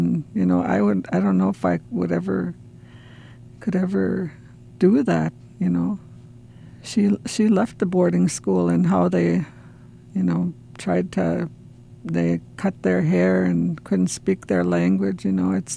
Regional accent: Nett Lake, Minnesota, United States; I'm from Net Lake here on the Boys Fort Reservation. I've lived here all my life, and I'm an elder.

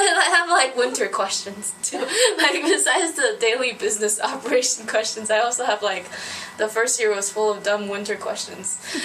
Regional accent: Florida, United States; now in Minnesota, United States; Everybody asks me how I got here because I'm from Florida. I'm in Minnesota now.

